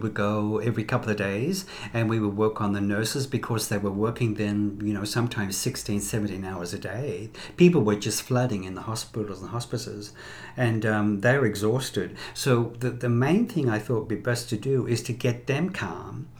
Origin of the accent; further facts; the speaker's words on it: Sydney, New South Wales, Australia; Well, I'm from Sydney, Australia.